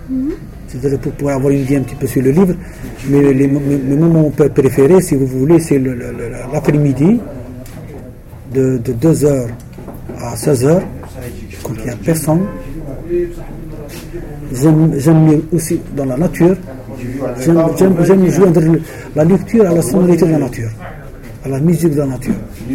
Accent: Sétif, Sétif Province, Algeria; je suis algérien. Et exactement, je suis de Silif.

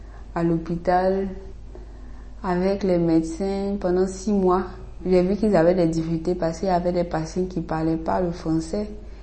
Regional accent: Côte d’Ivoire; accent: Abidji; Bon, je pense que j'ai l'accent Abidji, même si je ne parle pas Abidji, parce que je parle comme mes parents.

